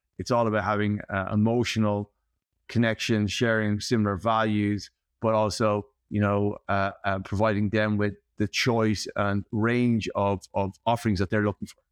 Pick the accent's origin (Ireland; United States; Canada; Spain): Ireland; Well, when we were setting up, the vision was, we are Irish, but we play in premium whiskey, premium spirits